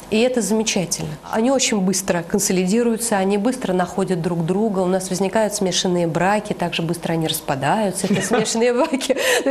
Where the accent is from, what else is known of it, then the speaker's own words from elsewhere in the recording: Russia; Я россиянин, да, вот мы россияне.